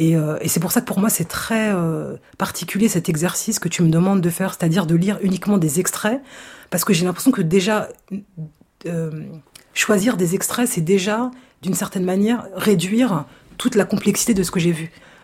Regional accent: Aulnay-sous-Bois, Île-de-France, France; J'y suis retournée qu'une fois dans le cadre de ce voyage. Moi, j'ai une enfance extrêmement heureuse. C'est-à-dire que c'est ça qui est paradoxal. C'est que ma vie à Au

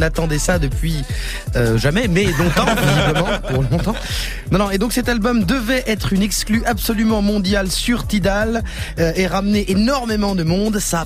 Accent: Senegal; Oui, le Sénégal. Parce que je suis sénégalais aussi.

